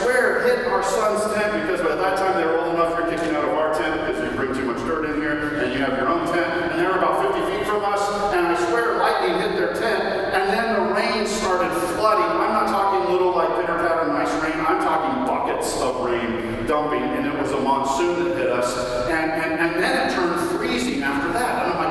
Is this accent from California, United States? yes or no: yes; California, United States; I grew up in the hills of Southern California, and there would be about 30 days in the year when the hills of Southern California would be green